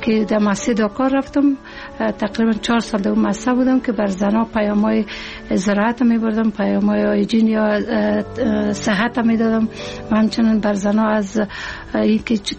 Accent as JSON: {"language": "Persian", "region": "Kabul", "country": "Afghanistan", "tie": "born or raised there", "said": "که ما در 56 سال قبل در یک فامیلی روشن فکر به دنیا آمدیم و مکتب دوره ابتدایی را در غربند اتمام رساندیم و دوره لیسه را در لیسه شیدرانی شهر کابل تمام کردیم."}